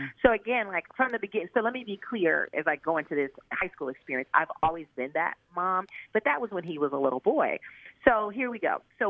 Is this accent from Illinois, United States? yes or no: yes; Chicago, Illinois, United States; moved away as an adult; now in Los Angeles, United States; We are not from Los Angeles originally. We're from Chicago, but we moved there in 2010.